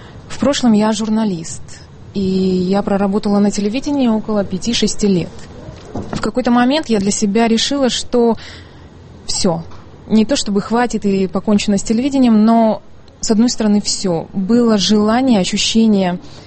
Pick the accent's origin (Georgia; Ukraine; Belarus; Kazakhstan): Kazakhstan; now in Moscow, Russia; я специально приехала в Москву. Я из Казахстана. Я приехала сюда учиться в Московской школе нового кино